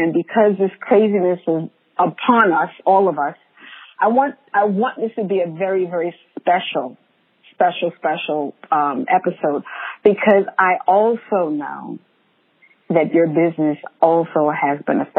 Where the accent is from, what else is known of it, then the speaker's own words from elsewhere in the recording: New York, United States; I'm a New Yorker, so I'm sorry.